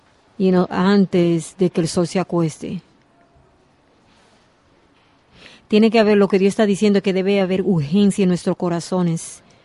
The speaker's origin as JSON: {"language": "Spanish", "region": "Alabama", "country": "United States", "tie": "born or raised there", "said": "Yo crecí en Alabama, una de las ciudades más racistas en América."}